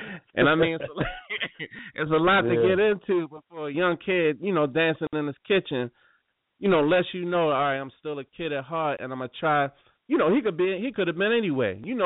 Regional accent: Baltimore, Maryland, United States; as a young guy growing up in Baltimore, I'm gonna always big you up

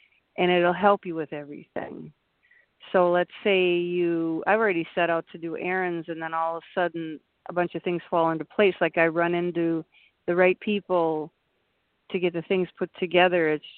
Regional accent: Milwaukee, Wisconsin, United States; I'm from Milwaukee.

